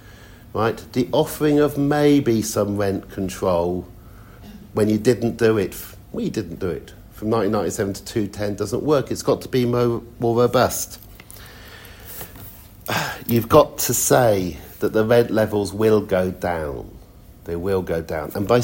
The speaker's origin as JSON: {"language": "English", "town": "Oxford", "region": "South East England", "country": "United Kingdom", "tie": "born or raised there", "said": "I live in Oxford again. I grew up in Oxford."}